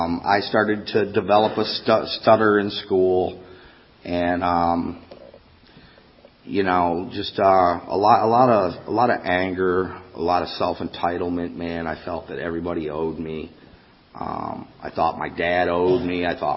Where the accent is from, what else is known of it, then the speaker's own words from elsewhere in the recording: Michigan, United States; I'm not from Philly. I'm from Detroit. Actually, I'm from a small farm town outside of Detroit. And pretty much the town was you either farmed or you played sports.